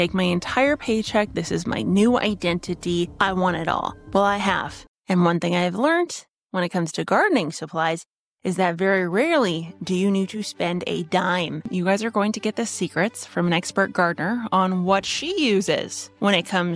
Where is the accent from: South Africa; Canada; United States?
Canada; That might be because I'm Canadian